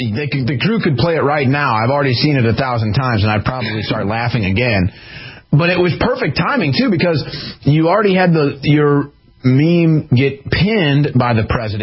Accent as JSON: {"language": "English", "region": "Missouri", "country": "United States", "said": "because I'm from Missouri, and I know that Missouri people have a lot of pride."}